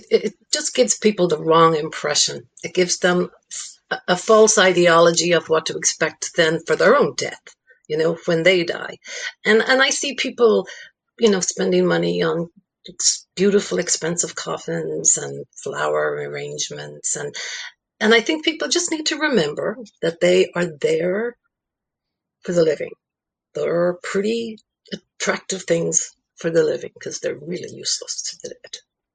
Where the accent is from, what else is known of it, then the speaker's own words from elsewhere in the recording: Ireland; moved away; my husband and son say that I'm not as fiery Irish as I used